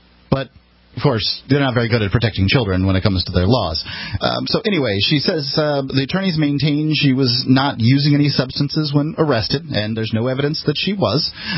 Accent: the South, United States; I'm sorry, I'm from the South. We call it liars down there.

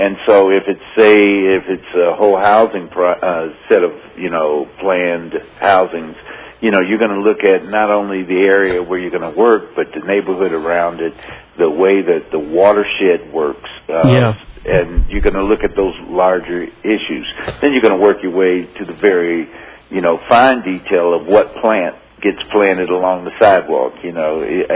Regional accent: Midwest, United States; now in Colorado, United States; Or where I grew up in the Midwest, you know.

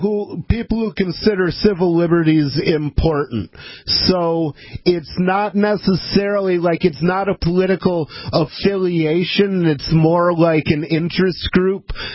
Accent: Ann Arbor, Michigan, United States; And besides, I grew up in Ann Arbor, Michigan.

